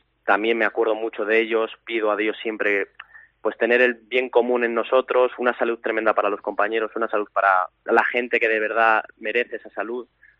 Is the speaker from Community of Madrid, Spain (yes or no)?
yes; Madrid, Community of Madrid, Spain; Yo obviamente soy madrileño, pero mis padres, toda mi familia es gallega